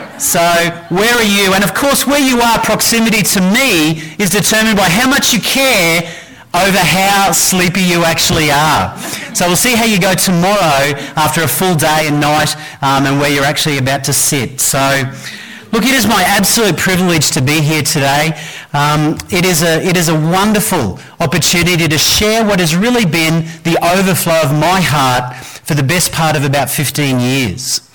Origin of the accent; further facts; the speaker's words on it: Queensland, Australia; I'm from Queensland.